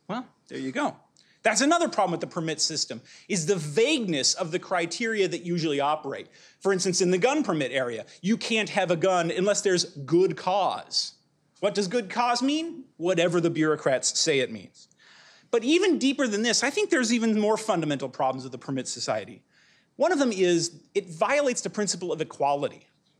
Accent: Pasadena, California, United States; I'm from Pasadena

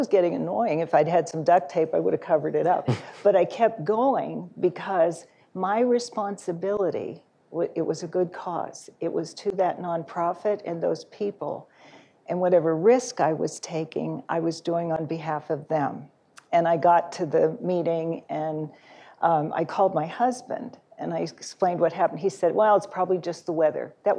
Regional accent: Phoenix, Arizona, United States; I'm from Phoenix. And by the way, it's cooler there than it is here today

